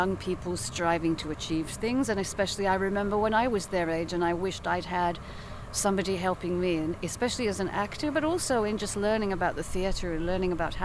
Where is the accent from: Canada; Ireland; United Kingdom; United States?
United Kingdom; England; I grew up in England, and I trained at the Royal Shakespeare Company